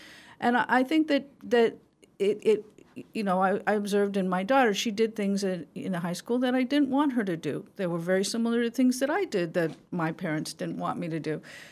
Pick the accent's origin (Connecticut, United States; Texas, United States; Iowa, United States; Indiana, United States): Indiana, United States; Bloomington; My dad is Jewish, and I grew up in Bloomington, Indiana, and in the 1960s.